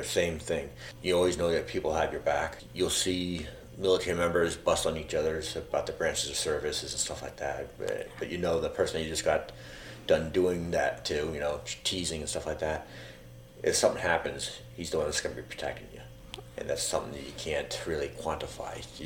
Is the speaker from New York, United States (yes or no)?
yes; Red Hook, New York, United States; also born or lived in Denver, United States; I was raised in Red Hook, so I've been here since like 1970. I was born in Denver.